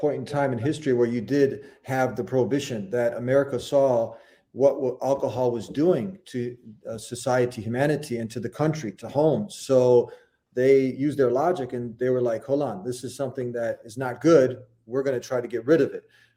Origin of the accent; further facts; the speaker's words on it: Bosnia & Herzegovina; He's because I'm from Bosnia, so okay. Vich usually.